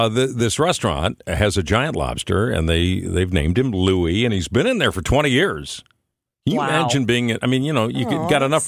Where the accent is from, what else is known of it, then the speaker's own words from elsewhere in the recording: Highland Park, United States; I grew up in Highland Park, but it was a different place.